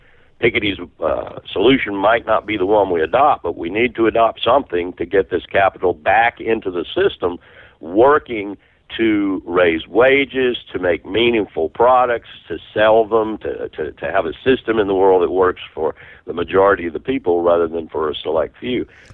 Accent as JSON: {"language": "English", "region": "Virginia", "country": "United States", "said": "Here in my home state of Virginia, Norfolk, they're going to have to make a decision"}